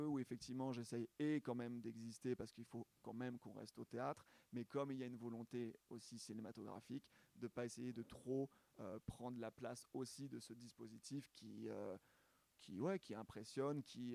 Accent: France; born there; je suis né en France, je suis français, mais j'ai des origines effectivement italiennes du côté de mon père et surtout de ma grand-mère.

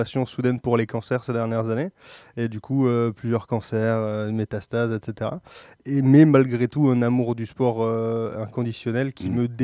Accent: Castres, Occitanie, France; De Castres.

